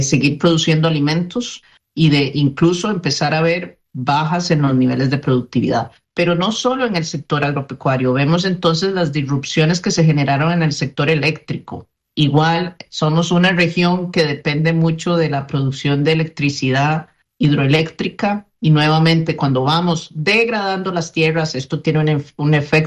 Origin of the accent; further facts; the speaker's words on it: Costa Rica; como soy costarricense